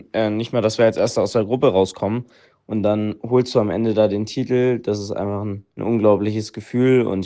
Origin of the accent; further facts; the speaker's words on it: Wetter, North Rhine-Westphalia, Germany; ich komme ja aus Wetter. Das ist ja fast um die Ecke dann mal und nicht am anderen Ende der Welt.